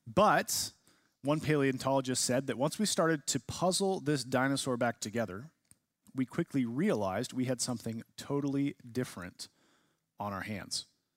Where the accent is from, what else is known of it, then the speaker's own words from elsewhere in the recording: California, United States; born there; I was born in California.